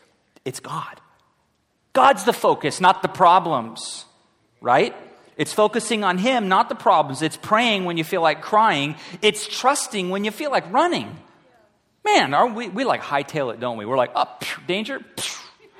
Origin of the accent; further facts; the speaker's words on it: Costa Mesa, California, United States; I grew up in Costa Mesa near the beach. I could get on my bicycle and ride to the beach.